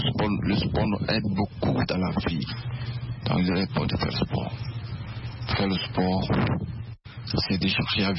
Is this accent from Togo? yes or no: yes; Togo; je suis artiste, promoteur, journaliste et entrepreneur. Je suis togolais.